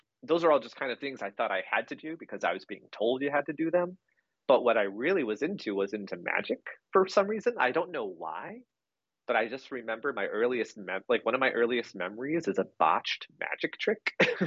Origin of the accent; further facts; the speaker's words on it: Milwaukee, Wisconsin, United States; born there; now in Minnesota, United States; No, actually, I was born next door in Milwaukee, Wisconsin.